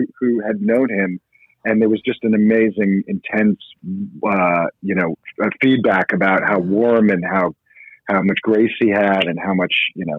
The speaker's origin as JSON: {"language": "English", "town": "New York City", "region": "New York", "country": "United States", "tie": "born or raised there", "moved": "as an adult", "said": "Yeah, I was born in New York City. I went to school in the city, and then right after college, I moved out to LA."}